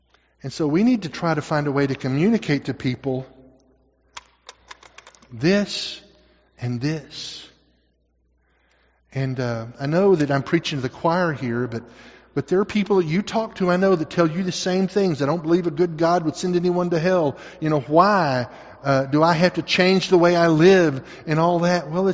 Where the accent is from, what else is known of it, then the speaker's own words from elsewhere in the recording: Arkansas, United States; That makes sense to me, but then I'm from Arkansas.